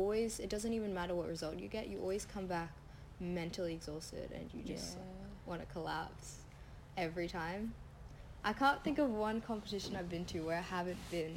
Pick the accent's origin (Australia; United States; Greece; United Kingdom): Australia; Especially since I'm from Australia, I don't get much international experience.